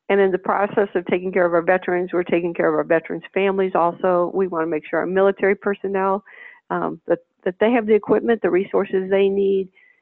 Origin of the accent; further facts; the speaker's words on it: Wisconsin, United States; We're both from Wisconsin this year